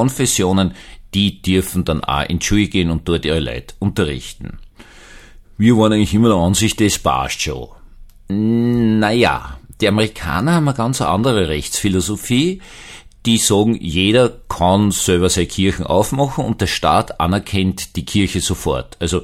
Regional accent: Vienna, Austria; now in Bischofshofen, Austria; ich bin eigentlich Wiener, im sozusagen Salzburger Exil, wohne in Bischofshofen. Aber meine Familie ist seit 300 Jahren in Wien und wenn man mit 300 Jahren in Wien war, dann gilt man also mindestens für eine Generation weiter einfach als Wiener.

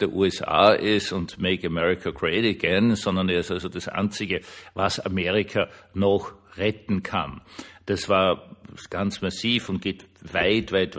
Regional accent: Vienna, Austria; als Wiener

